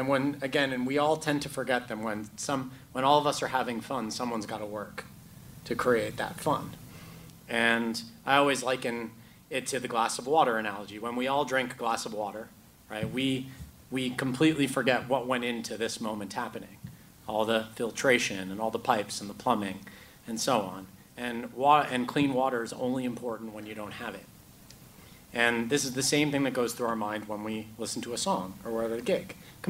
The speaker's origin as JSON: {"language": "English", "country": "Canada", "lives_now": "United Kingdom", "said": "I'm not American. I'm Canadian, and I live in the UK."}